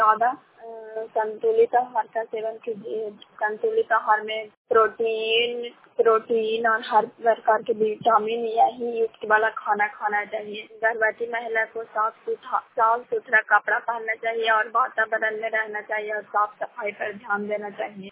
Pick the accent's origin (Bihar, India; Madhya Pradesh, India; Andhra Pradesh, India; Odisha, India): Bihar, India; Sang; ग्राम सांग पंचायत स्थान खंड कलापसरा जिला नालंदा की निवासी हूँ।